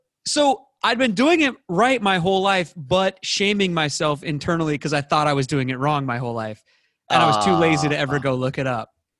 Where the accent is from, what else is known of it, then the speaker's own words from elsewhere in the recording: Seattle, Washington, United States; Takes me back to my days of growing up in Seattle.